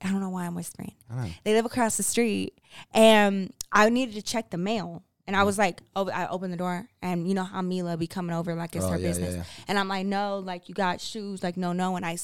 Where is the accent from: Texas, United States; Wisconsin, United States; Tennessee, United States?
Texas, United States; Well, I am from Texas, my love. What you expect?